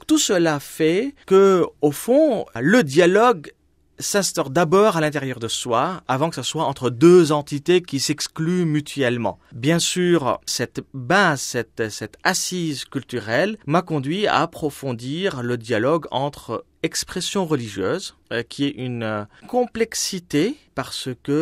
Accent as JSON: {"language": "French", "country": "Lebanon", "lives_now": "Lyon, France", "said": "ça vient bien sûr de mes origines. Je suis libanais."}